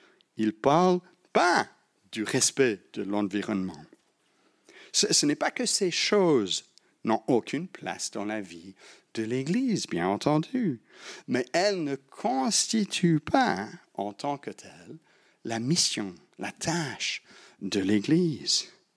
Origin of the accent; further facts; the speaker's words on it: Belgium; Même si je suis belge